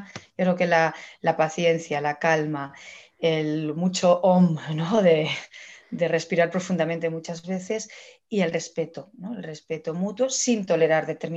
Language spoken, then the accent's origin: Spanish; Barcelona, Catalonia, Spain; aunque nací en Barcelona y me crié en Barcelona, mi familia es de un pueblo muy pequeñito del Maestrazgo de Teruel. De hecho, es de una masía del Maestrazgo de Teruel